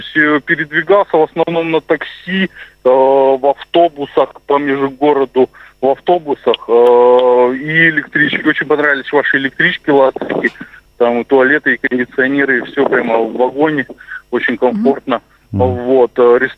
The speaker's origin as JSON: {"language": "Russian", "town": "Omsk", "region": "Omsk Oblast", "country": "Russia", "said": "Я из Сибири, город Омск."}